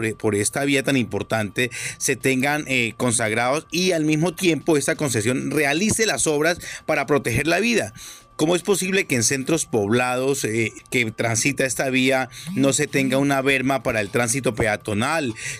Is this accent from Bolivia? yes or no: no; Huila, Colombia; somos los huilenses los que somos beneficiarios